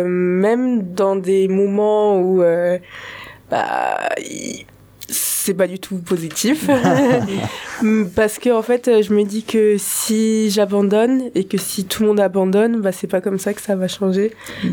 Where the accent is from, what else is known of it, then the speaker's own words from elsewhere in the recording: Toulon, Provence-Alpes-Côte d'Azur, France; Je viens de Toulon, la mer, le soleil.